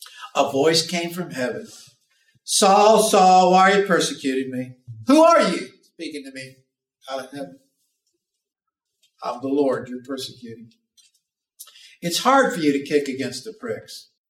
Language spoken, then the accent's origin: English; Oklahoma, United States; I didn't ever learn how to spell. I'm from Oklahoma.